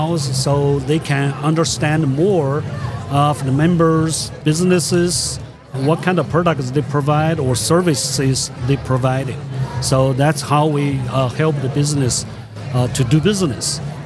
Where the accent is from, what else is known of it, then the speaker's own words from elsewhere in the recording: China; English is a second language; now in United States; I'm from mainland China. Okay. Southwest of China.